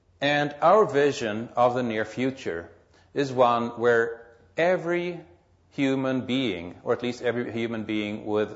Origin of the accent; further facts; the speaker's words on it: Stockholm, Stockholm County, Sweden; the largest employer in my hometown, Stockholm, the capital of Sweden